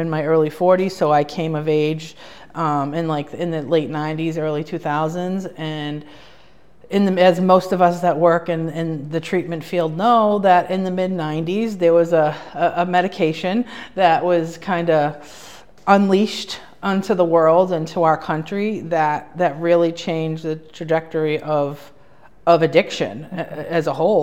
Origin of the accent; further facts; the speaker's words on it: Massachusetts, United States; I grew up here on the North Shore of Boston, not in Danvers, but in a town about 15 minutes away. So my whole life has basically been spent in this geographical location.